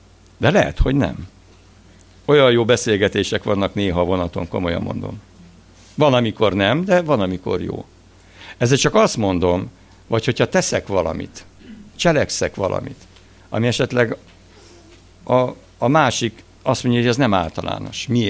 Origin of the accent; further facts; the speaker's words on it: Abasár, Heves, Hungary; born there; Én meg Abasáron születtem, egy ilyen, apám katona volt egy ilyen tiszti házba